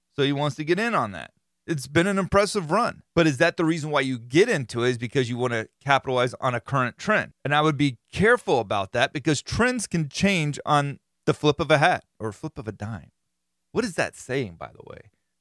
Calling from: Minnesota, United States; By the way, I am from Minnesota, so you can use the name Justin Jefferson in your podcast, as he is my favorite athlete.

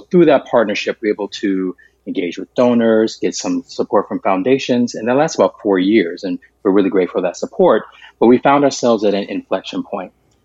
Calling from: Arlington, Massachusetts, United States; And again, I'm calling from Arlington, Massachusetts.

